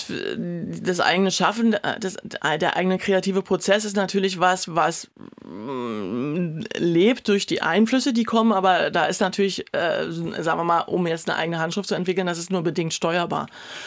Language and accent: German; East Germany, Germany; Ich bin ja in der DDR groß geworden.